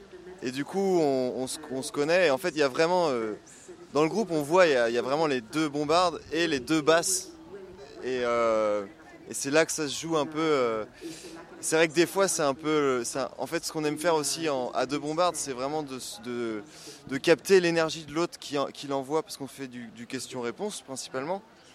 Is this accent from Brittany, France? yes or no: yes; Bourbriac, Brittany, France; moi je suis de Bourbriac déjà. Et donc à cheval entre pays Trégor et pays Plin.